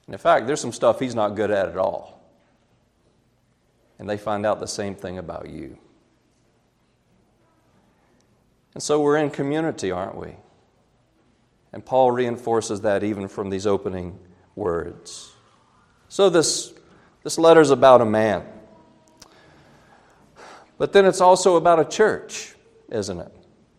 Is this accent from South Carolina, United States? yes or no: yes; South Carolina, United States; So in my home state, South Carolina, geographically it's divided in sort of two major sections.